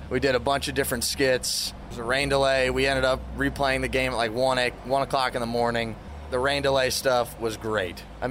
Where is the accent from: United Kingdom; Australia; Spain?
Australia; Sydney, New South Wales; now in United States; I grew up down in Sydney, moved over to South Carolina, and now reside down there.